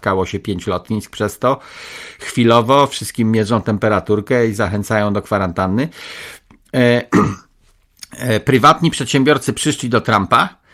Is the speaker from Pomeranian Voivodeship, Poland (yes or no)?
yes; Pomeranian Voivodeship, Poland; Taki stary szałerek, jak u nas na Kociewiu mówią